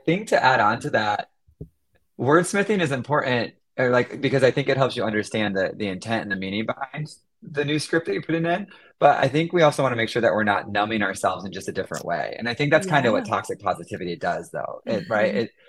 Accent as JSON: {"language": "English", "region": "Michigan", "country": "United States", "tie": "born or raised there", "said": "I grew up in Michigan, very, nice Midwesterner, and you just don't express emotions in that way."}